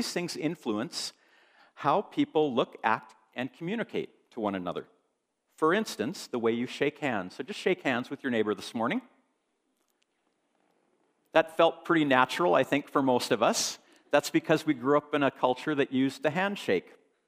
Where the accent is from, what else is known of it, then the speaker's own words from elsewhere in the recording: Alberta, Canada; Now, I'm from Alberta. I eat beef.